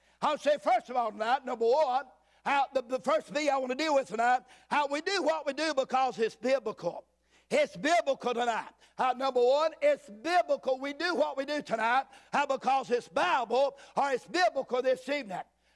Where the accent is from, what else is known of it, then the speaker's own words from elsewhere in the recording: Boonville, North Carolina, United States; I have to tell people I'm from Mount Airy, North Carolina, because they have no idea what Boonville is